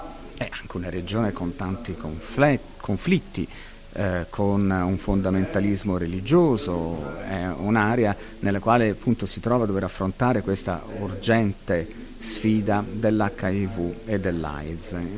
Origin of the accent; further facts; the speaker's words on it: Thailand; Italian is a second language; io provengo appunto dalla Thailandia